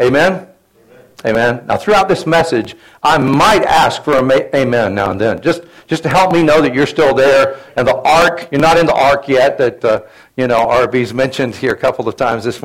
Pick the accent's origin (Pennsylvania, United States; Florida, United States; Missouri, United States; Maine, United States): Florida, United States; So when I was a kid, I grew up in Florida.